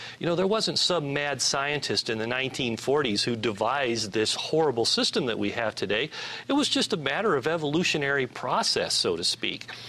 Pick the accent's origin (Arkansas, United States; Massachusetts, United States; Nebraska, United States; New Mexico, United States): Nebraska, United States; Well, Amy, I grew up in Nebraska, and I came from a very conservative background, an evangelical background.